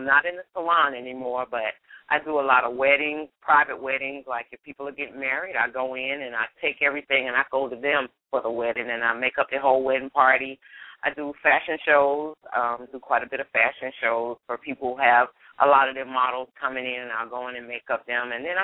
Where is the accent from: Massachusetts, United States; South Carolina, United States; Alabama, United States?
South Carolina, United States; Hampton; born there; also born or lived in New York; I was born in South Carolina, in Hampton, South Carolina, where's a small little town on the outskirts called Early Branch, South Carolina.